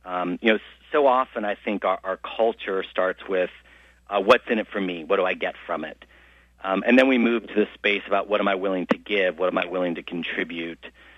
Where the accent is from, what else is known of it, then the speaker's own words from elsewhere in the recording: Midwest, United States; I grew up in the Midwest, went to a large public high school with about 2,800 students.